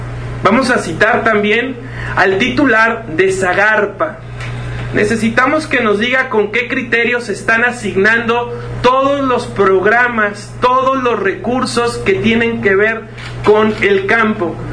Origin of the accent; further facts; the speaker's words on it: Mexico; cuál es la línea a qué nos vamos a tener como mexicanos